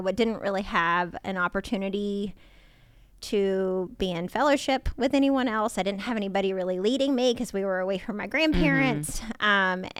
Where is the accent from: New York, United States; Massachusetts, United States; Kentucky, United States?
Kentucky, United States; So I was born and raised in Kentucky. It's kind of funny even being here. I feel like my accent is coming out even more in this microphone.